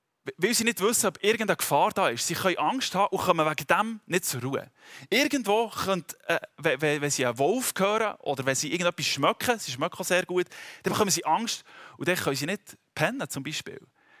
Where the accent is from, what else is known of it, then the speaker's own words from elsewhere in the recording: Switzerland; Auch für uns als Schweizer geht es auch um unsere Bedürfnisse.